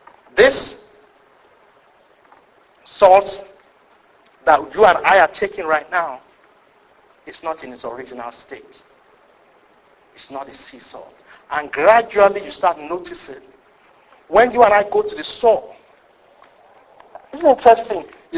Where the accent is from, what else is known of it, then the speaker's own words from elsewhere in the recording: Nigeria; I grew up in Nigeria, so that's my where I could relate to that.